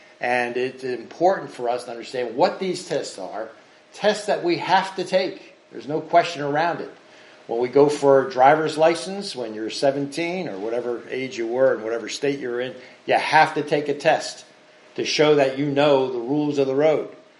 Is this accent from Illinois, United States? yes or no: no; New Jersey, United States; Now, many of you know I grew up on the Jersey Shore, right?